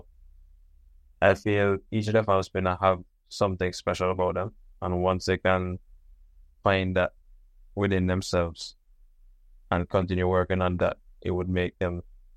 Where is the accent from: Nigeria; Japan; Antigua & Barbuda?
Antigua & Barbuda; He's from Antigua, and I was raised in Antigua also.